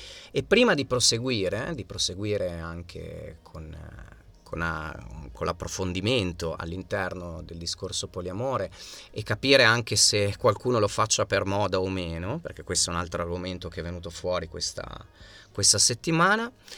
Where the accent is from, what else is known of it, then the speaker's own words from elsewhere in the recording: Emilia-Romagna, Italy; anche perché vengo dall'Emilia e moroso è fidanzato